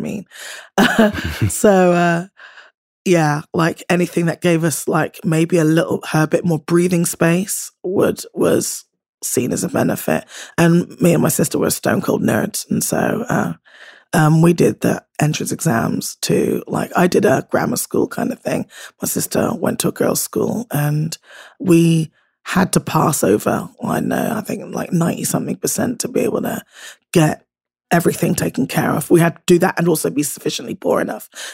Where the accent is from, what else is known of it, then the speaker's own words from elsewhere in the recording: Bristol, South West England, United Kingdom; Yeah, it's a hint of where I'm from, you see.